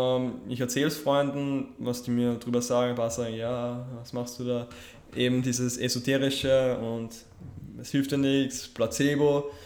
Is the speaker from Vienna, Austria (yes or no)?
no; Graz, Styria, Austria; also ich komme ja aus Graz in Österreich und obwohl es eigentlich die zweitgrößte Stadt von Österreich ist, fühlt sich für mich doch ein bisschen klein